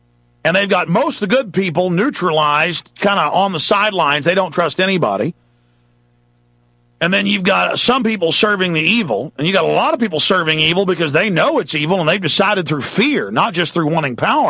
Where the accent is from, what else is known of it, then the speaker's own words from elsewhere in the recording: Dallas, Texas, United States; and this is how I grew up in Dallas.